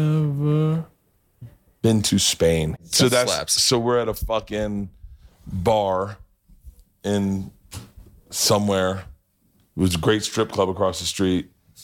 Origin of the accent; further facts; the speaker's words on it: Oklahoma, United States; Because when I told everyone I was from Oklahoma, I fucking let them know.